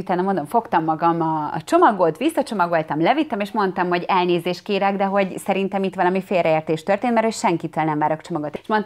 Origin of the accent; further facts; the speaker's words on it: Csepel, Budapest, Hungary; tehát azt tudni kell, én Csepelen nőttem fel, meg laktam